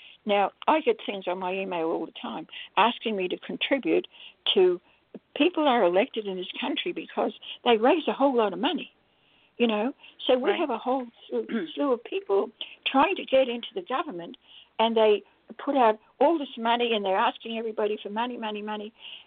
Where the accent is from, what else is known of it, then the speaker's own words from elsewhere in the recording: Australia; now in United States; I'm Australian, and in Australia, voting is compulsory.